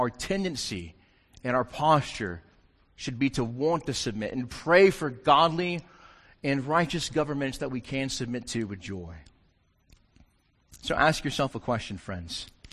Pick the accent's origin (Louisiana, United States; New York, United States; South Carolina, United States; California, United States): South Carolina, United States; I've said before, I'm a redneck from South Carolina.